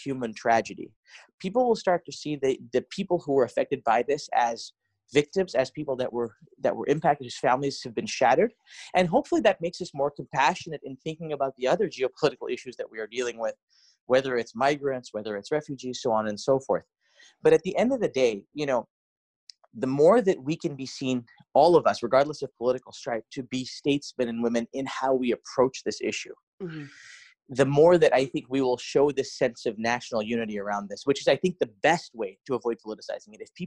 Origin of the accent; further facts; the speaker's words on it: Canada; we are all Canadian